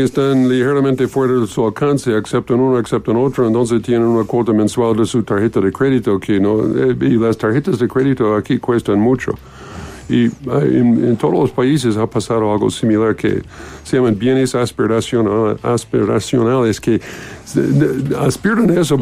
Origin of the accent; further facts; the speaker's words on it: Boston, Massachusetts, United States; Spanish is a second language; No, yo soy de Boston, si no es obvio.